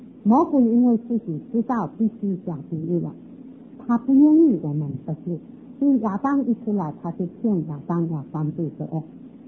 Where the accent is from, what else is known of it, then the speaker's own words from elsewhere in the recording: China; 在以赛亚49章那里还提到千年国度啊，我们中国人还有份在哪里？